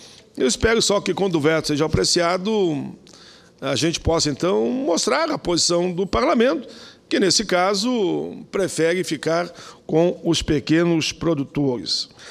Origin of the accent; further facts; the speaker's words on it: Caxias do Sul, Rio Grande do Sul, Brazil; now in Canoas, Brazil; Eu resido em Canoas, mas a minha cidade natal é Caxias, uma cidade que já tem eleição, inclusive, em dois turnos, uma das maiores cidades do Rio Grande